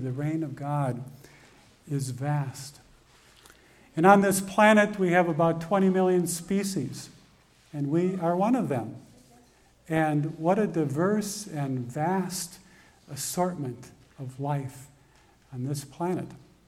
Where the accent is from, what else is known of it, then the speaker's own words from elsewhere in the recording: Tucson, Arizona, United States; We're from Tucson, Arizona, so green is something we don't see very often, and rain is something we don't see very often.